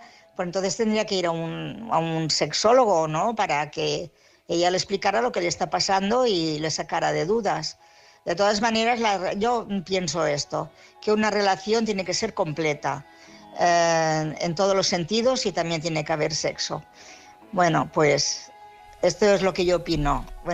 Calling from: Barcelona, Catalonia, Spain; de Barcelona

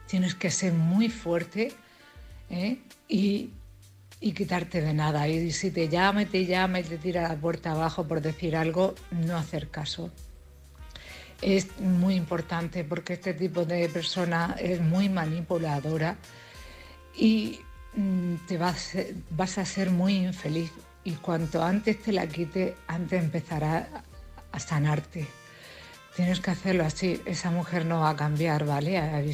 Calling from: Cartagena, Region of Murcia, Spain; de Cartagena.

